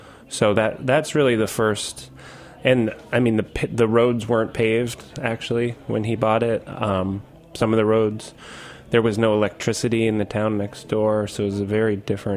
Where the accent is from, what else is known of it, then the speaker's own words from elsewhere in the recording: Martha's Vineyard, Massachusetts, United States; I was growing up on Martha's Vineyard.